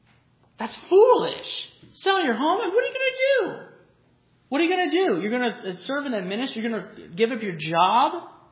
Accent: Oklahoma, United States; also born or lived in Missouri; now in Alaska, United States; We're from Oklahoma and Missouri. We get 2 inches, maybe, and it's gone like the next day. So we know nothing of driving in the snow.

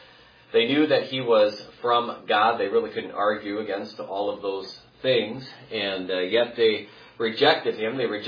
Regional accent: United States; And it's very tempting as somebody growing up in America, it's tempting to want to maybe hang on to the way of life that you and I have here.

